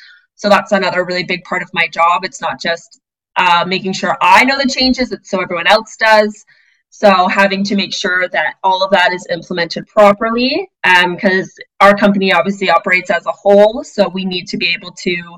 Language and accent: English; Ontario, Canada; So I'm actually from Ontario.